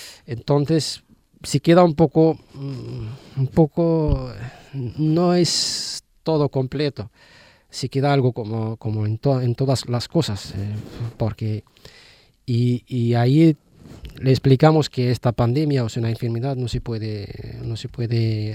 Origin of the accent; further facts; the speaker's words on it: Al Hoceima, Tanger-Tetouan-Al Hoceima, Morocco; Spanish is a second language; Del norte, de Alhucema.